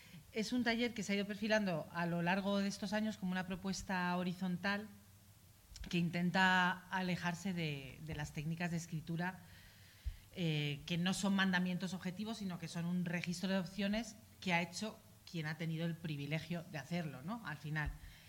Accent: Madrid, Community of Madrid, Spain; yo que soy madrileña de 46 años que ha vivido atentados en Madrid

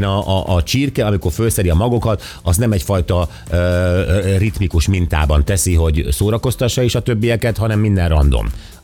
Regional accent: Budapest, Hungary; now in Győr, Hungary; én pesti vagyok, ott nőttem fel, de most vidéken élek

